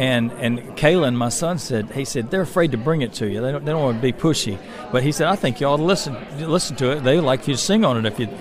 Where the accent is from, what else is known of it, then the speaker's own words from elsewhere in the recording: Decatur, Georgia, United States; Thomas Road's a street I grew up on in Decatur, Georgia